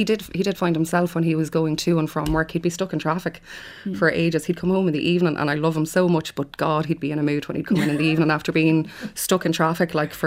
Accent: Achill, Connacht, Ireland; now in Galway, Ireland; I live quite close to the city centre, yeah. But I grew up down in Achill. I spent a fair bit of my childhood down there.

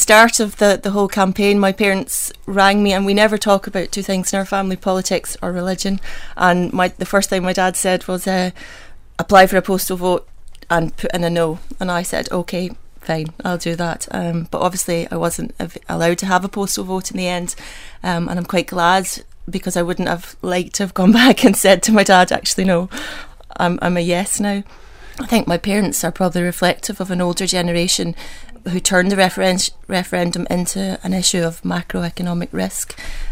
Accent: Motherwell, Scotland, United Kingdom; I'm from Motherwell. It's a town, actually, a conurbation of Motherwell, Wishaw and Motherwell, where Ravenscraig famously was located.

